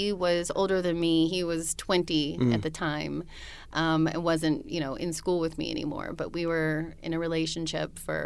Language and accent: English; Santa Monica, California, United States; moved away; I'm from Los Angeles.